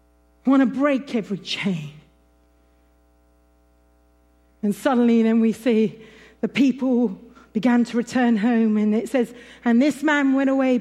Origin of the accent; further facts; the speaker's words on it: Oxford, South East England, United Kingdom; I come from Oxford.